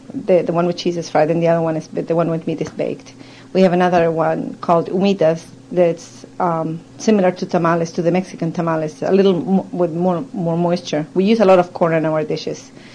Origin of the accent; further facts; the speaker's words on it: Chile; English is a second language; I was born and raised in Chile. Chile is a long country located in South America.